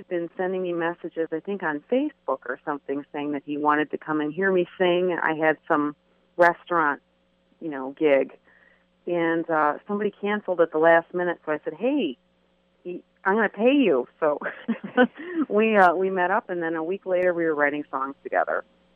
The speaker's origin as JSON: {"language": "English", "town": "Detroit", "region": "Michigan", "country": "United States", "said": "Yes, I am from Detroit, and I had to come back, you know, due to some family issues, and but I knew I wanted to record in Detroit, and so I haven't left."}